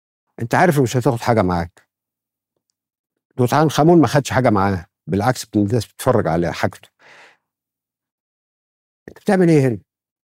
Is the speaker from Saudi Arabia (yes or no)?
no; Sanhut, Sharqia Governorate, Egypt; عامل مدارس في سنهوت في قريتي مجانيه